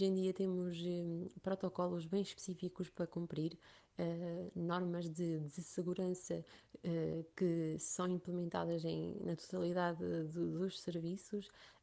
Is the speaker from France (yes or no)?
yes; Paris, Île-de-France, France; now in Queluz, Portugal; tenho 24 anos, sou lusó-francesa, de facto nasci em Paris e estudei lá e vivi uma grande parte da minha vida. Embora hoje em dia viva em Portugal, moro em Queluz